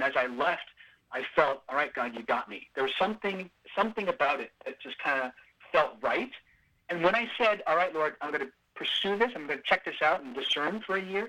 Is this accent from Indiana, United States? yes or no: yes; Valparaiso, Indiana, United States; moved away as an adult; now in Los Angeles, United States; I'm originally from Valparaiso, Indiana, actually. I was born and raised in Indiana. And Filipino-American family.